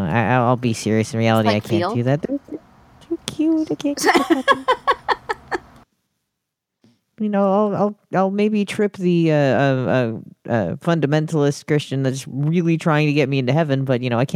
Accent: Pennsylvania, United States; moved away; I'm from the Heathensburgville Township area that you talk about in Pennsylvania. And I've just moved with my family out to other Heathensburgville 1A next to Heathensburgville 1B in Minnesota.

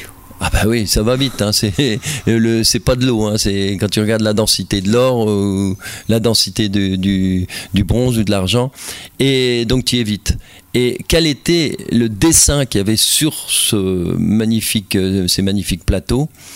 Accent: France; on peut décomposer chez nous en France

